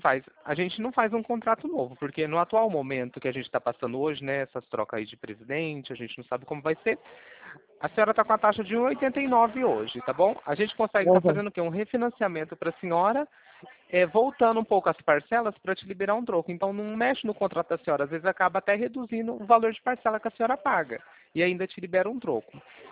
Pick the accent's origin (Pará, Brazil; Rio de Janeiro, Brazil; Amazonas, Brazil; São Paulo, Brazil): São Paulo, Brazil; eu sou de São Paulo.